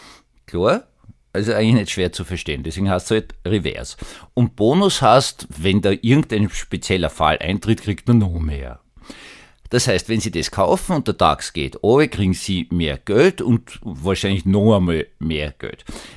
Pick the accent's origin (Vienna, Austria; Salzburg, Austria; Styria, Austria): Vienna, Austria; würde ich als Wiener jetzt wirklich für ordentliche Haltung wirklich